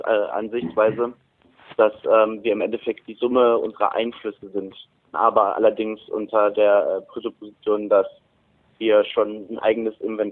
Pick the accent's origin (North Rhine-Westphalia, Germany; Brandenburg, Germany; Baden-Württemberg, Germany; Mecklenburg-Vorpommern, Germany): North Rhine-Westphalia, Germany; Bochum; Ich komme aus Bochum. Bin auch gebürtig aus dem Ruhrgebiet.